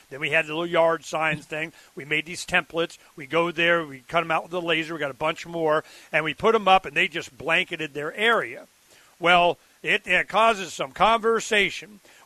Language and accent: English; Arizona, United States; but I'm from Arizona.